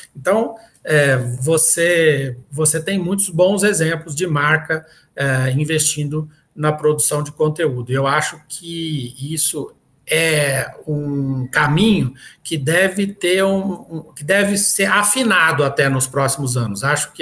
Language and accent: Portuguese; Muzambinho, Minas Gerais, Brazil; born there; a minha mãe, que mora lá em Muzambi, em Minas Gerais, que foi na cidade onde eu nasci.